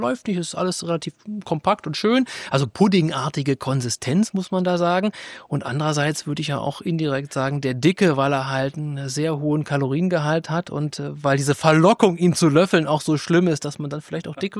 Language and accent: German; Erfurt, Thuringia, Germany; born there; Und als gebürtiger Erfurter kann man sagen, ich bin eine echte Erfurter Puffbohne. Das sagt aus, ich bin hier geboren.